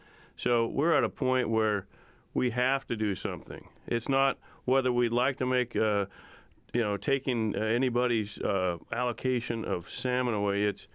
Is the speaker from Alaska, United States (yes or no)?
yes; Alaska, United States; We're hearing from Alaskans. As Alaskans, we come together, and that's why we formed our state.